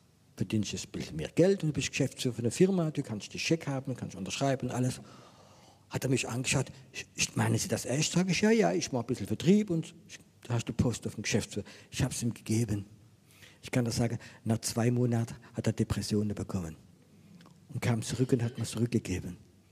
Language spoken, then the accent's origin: German; France; Ich bin Franzose